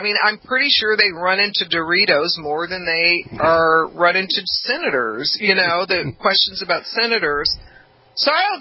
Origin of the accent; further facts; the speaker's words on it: Venice Beach, California, United States; I grew up in Venice Beach